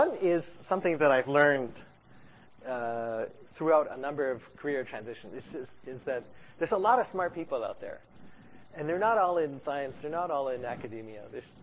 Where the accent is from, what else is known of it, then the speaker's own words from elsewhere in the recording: Kingston, Ontario, Canada; I grew up in Kingston. I have really close connections with Queen's University.